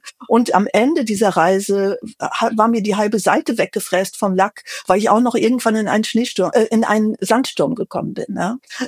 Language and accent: German; North Rhine-Westphalia, Germany; Gebürtig komme ich aber aus dem Tecklenburger Land. Also ich bin auf einem Bauernhof aufgewachsen